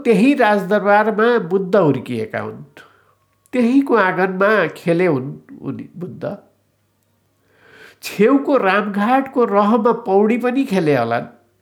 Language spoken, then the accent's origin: Nepali; Lumbini Province, Nepal; मेरो जन्मथलोबाट 9 किलोमिटर पूर्वको त्यो दरबारलाई बायाँ पारेर मेरो जिल्लाको सदरमुकाम तौलिहवा जाने गर्छु म।